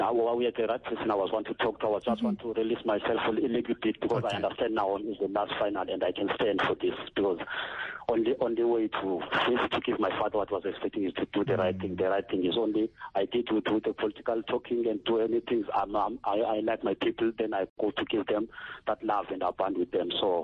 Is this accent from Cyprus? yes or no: no; Eastern Cape, South Africa; I'm from Eastern Cape, from the clan of Amawawa, in the land of Amabacha.